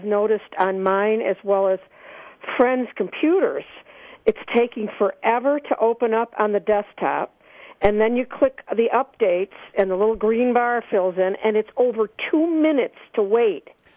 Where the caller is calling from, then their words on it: Bushnell's Basin, New York, United States; I'm calling from Bushnell's Basin.